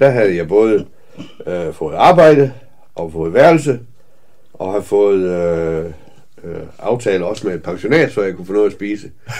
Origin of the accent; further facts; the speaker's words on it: Haderslev, Region of Southern Denmark, Denmark; also born or lived in Kolding; Jeg kommer fra Haderslev, og har boet der de første 19 år af mit liv. Så har jeg boet nogle år i Kolding.